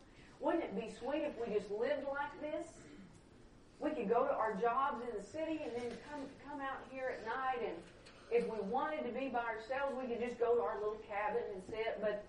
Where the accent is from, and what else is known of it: Texas, United States